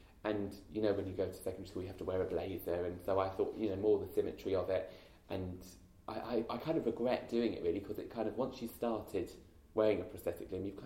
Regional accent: Epsom, South East England, United Kingdom; I'm from Epsom in Surrey, so it's not far.

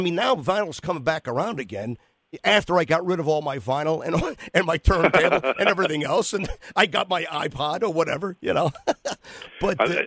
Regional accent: United States; I mean, here in the, speaking basically from being an American, how it changed how we feel, what we listen to, what we wear, everything.

